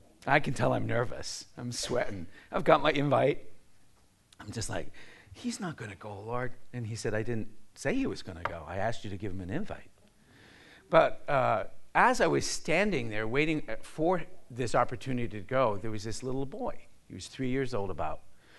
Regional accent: Canada; I said, oh, I'm Canadian, and these are like a dollar bill.

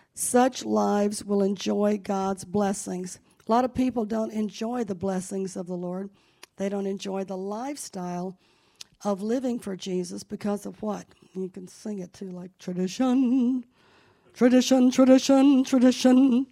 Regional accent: Laurel, Mississippi, United States; I've got my cousin Ronnie in Laurel, Mississippi. Who's seen the hometown show? That's my hometown.

